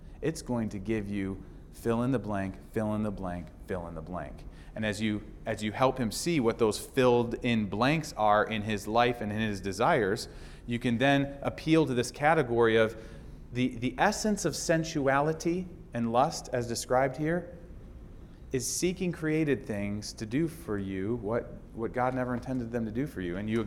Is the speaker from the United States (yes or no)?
yes; Cleveland, Ohio, United States; So guys, I don't promise, but I'm from Cleveland.